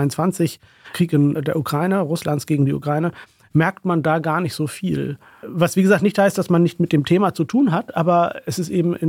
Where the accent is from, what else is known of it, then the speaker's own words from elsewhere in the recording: Northern Germany, Germany; now in Vienna, Austria; Ich fühle mich auch in Norddeutschland zu Hause, wo ich herkomme, was meine Heimat ist, wenn man dieses Wort nutzen möchte.